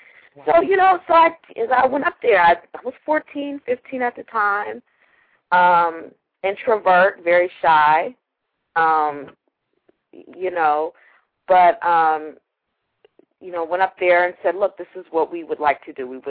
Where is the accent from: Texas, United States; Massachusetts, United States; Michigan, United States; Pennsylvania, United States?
Pennsylvania, United States; Pittsburgh; Pittsburgh, I'm from Pittsburgh, my sister